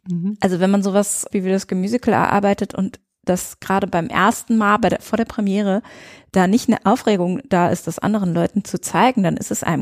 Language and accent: German; Weinheim, Baden-Württemberg, Germany; Ich komme aus Weinheim